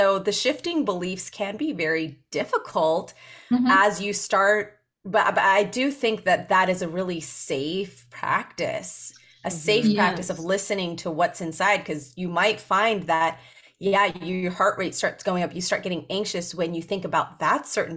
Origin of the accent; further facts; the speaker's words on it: India; I say that being Indian, coming from an Eastern background, it's new to us in the Western world as far as what's accepted.